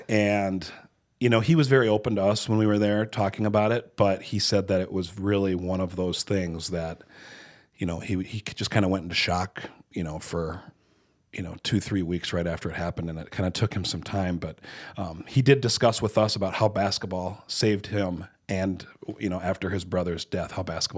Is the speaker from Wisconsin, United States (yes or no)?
no; Pine Ridge Reservation, South Dakota, United States; You know, growing up on the Pine Ridge Reservation, sometimes there's not as much coverage from media about athletics and stuff like that.